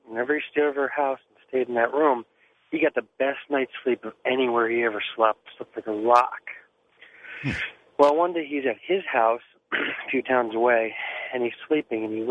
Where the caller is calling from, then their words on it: Connecticut, United States; from Connecticut.